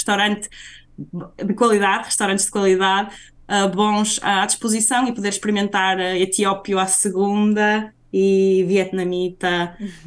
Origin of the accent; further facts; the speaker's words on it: Braga, Portugal; now in Brussels, Belgium; As viagens a Bruxelas-Porto, como eu sou de Braga, são acessíveis